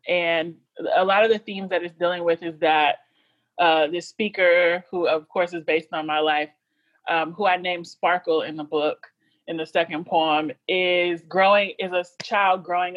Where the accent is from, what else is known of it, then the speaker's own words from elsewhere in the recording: Louisville, Kentucky, United States; But it is based on my experiences growing up in Louisville.